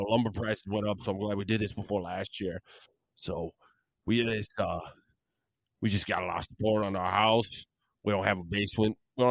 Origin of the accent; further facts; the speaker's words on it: Virginia, United States; I personally hate the royal family because I'm from Virginia. We don't have royalty in Virginia.